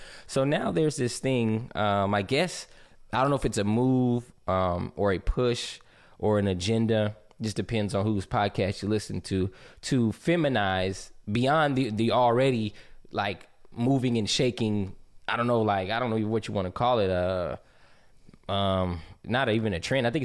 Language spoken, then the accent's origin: English; Mississippi, United States; now in Atlanta, United States; Who knows where I'm from? You know, who knows where my people's from? We're from Mississippi.